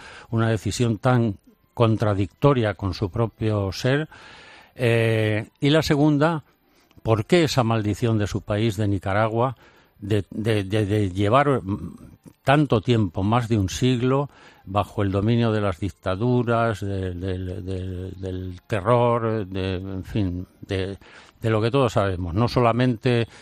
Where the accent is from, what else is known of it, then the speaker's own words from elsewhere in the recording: Valdemoro, Community of Madrid, Spain; estaba más en Valdemoro que en Pinto, porque como casi todo el mundo sabe, nací en Valdemoro.